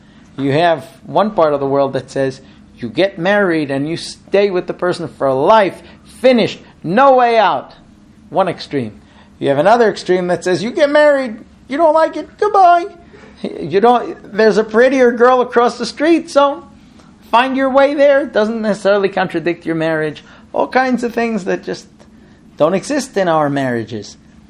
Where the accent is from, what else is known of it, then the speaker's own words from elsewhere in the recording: Israel; first language Hebrew; English is a second language; I grew up in Israel, right? I knew Hebrew from birth. And I studied in Orthodox, from environments, from the time I was a kid.